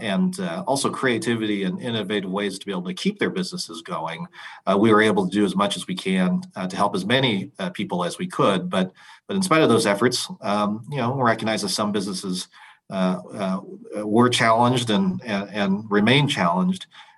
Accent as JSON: {"language": "English", "town": "Spokane", "region": "Washington", "country": "United States", "tie": "born or raised there", "said": "I grew up in Spokane, like you said, and my family has been in the small Chinese restaurant business for several decades."}